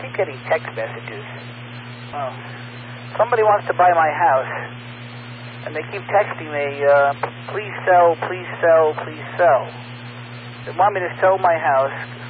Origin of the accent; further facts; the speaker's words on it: New York City, New York, United States; Boy, yeah, I was born and raised in New York City.